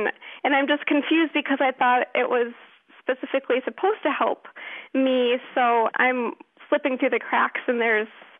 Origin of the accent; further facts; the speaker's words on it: Grand Blanc, Michigan, United States; I am from Grand Blanc, Michigan, which is a suburb of Flint.